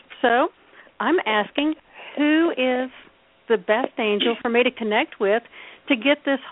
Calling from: Texas, United States; in Texas.

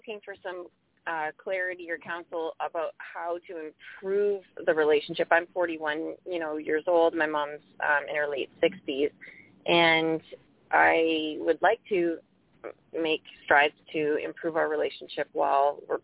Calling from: Windsor, Ontario, Canada; Windsor, Ontario.

